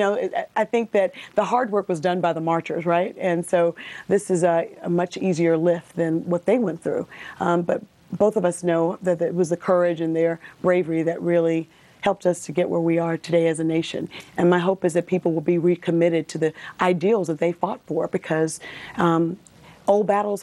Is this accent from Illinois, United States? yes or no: no; Selma, Alabama, United States; Selma, my hometown, gets its proper due as the epicenter of America's voting rights movement.